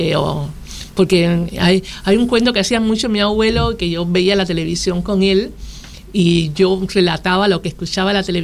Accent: Cienfuegos, Cuba; born there; en Cienfuegos, que es donde yo nací en Cuba.

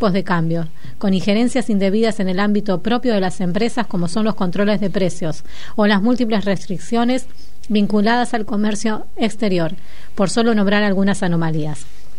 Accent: Argentina; Yo creo que acá, como argentinos, y logramos exportar

